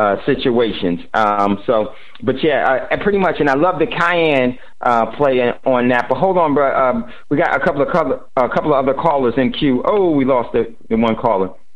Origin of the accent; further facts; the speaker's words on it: New Jersey, United States; that's what I grew up on some of that growing up in Jersey.